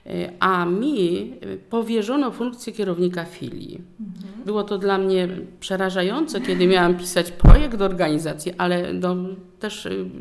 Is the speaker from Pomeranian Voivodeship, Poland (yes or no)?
no; Rawa Mazowiecka, Łódź Voivodeship, Poland; ja w ogóle pochodzę z gminy Rawa Mazowiecka, tam w Rawie Mazowieckiej kończyłam liceum.